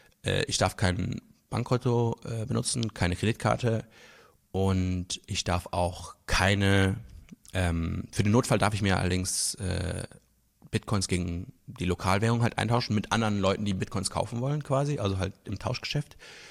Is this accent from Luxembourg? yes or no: yes; Luxembourg; ich komme aus Luxemburg ursprünglich und wir hatten bevor dem Euro halt den luxemburgischen Franc und das ist halt ein super kleines Land